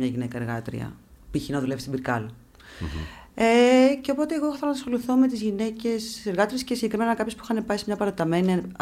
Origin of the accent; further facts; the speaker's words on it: Athens, Attica, Greece; now in London, United Kingdom; όταν δεν έχεις μείνει ποτέ εκτός Αθήνας.